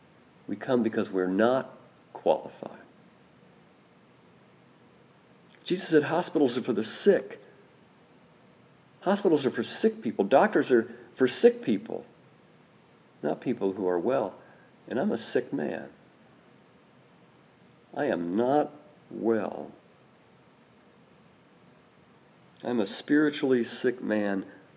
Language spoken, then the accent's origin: English; Indiana, United States; Now you might be thinking, because I grew up in Indiana, you might be thinking